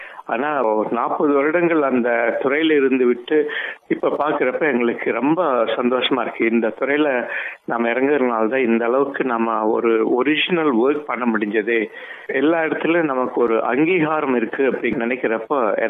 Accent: Tamil Nadu, India; born there; நான் பிறந்தது தமிழ்நாட்டுல ஒரு சின்ன கிராமம்.

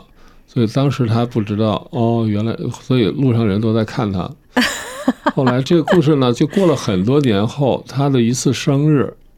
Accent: Xi'an, Shaanxi, China; now in Australia; 它的儿童部分呢在西安，西安正好是我的老家嘛

